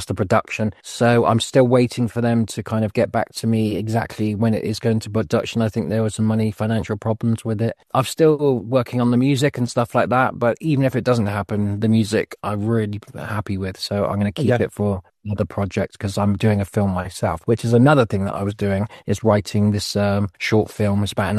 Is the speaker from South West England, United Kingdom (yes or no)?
yes; Bristol, South West England, United Kingdom; also born or lived in Denmark; Just moved back from Denmark to England, back to Bristol, where it's my hometown.